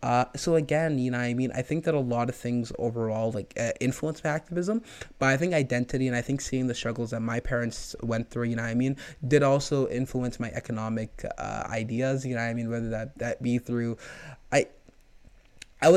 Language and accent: English; Edmonton, Alberta, Canada; even though I was born here in Canada, like I never like yearned for that Somali community because I always had it here in Edmonton.